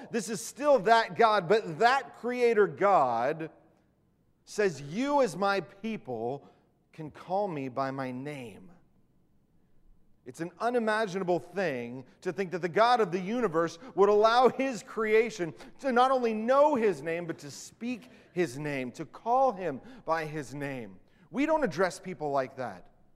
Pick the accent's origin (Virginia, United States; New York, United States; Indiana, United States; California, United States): California, United States; Santa Clarita; Now, growing up in Santa Clarita, as you can imagine, I knew almost nothing about sheep. We just didn't have them there.